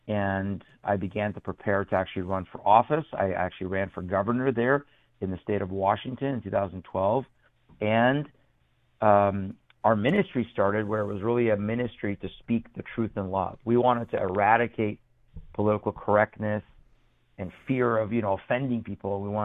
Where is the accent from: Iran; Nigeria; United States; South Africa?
Iran; moved away; Well, my background originally, I'm actually from Iran. So I'm Persian, and I grew up, I was born and raised as a Muslim. Then we fled Iran.